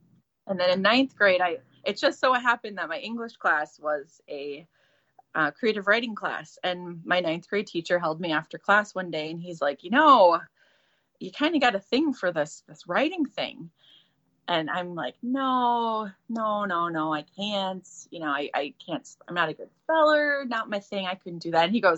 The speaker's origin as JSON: {"language": "English", "region": "Minnesota", "country": "United States", "said": "Minnesota. I'm from Minnesota."}